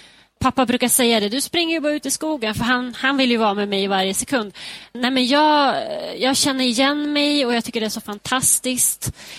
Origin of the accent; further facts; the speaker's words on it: Skellefteå, Västerbotten County, Sweden; den börjar ju i min hemstad Skellefteå